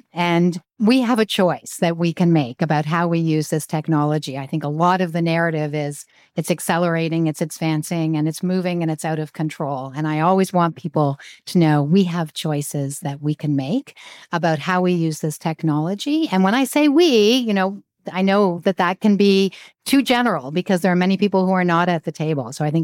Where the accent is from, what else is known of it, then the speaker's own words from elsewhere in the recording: Canada; As a Canadian, I always am cautious about how I comment on the U.S.